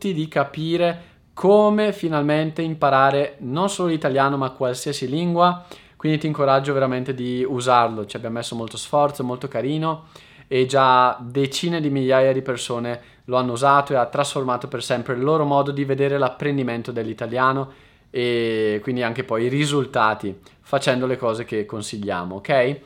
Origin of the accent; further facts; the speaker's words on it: Concesio, Lombardy, Italy; anche nel mio paesino a Concesio, che è un comune della provincia di Brescia, quando ero piccolo andavo ad assistere al carnevale